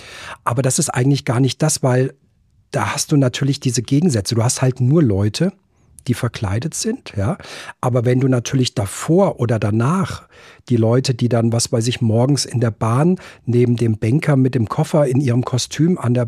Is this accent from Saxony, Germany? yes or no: no; Frankfurt am Main, Hesse, Germany; Ich bin ja in Frankfurt aufgewachsen, von daher war der Mainzer Fasching für mich immer der naheliegendere